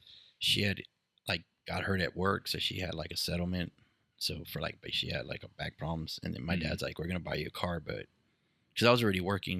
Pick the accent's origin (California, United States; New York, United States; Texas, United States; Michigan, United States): Texas, United States; And like, we're from the South. My dad never left the South Side.